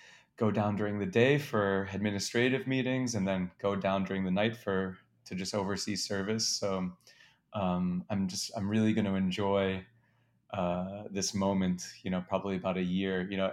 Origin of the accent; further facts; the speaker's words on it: New York City, New York, United States; So I'm from uptown. I grew up in Manhattan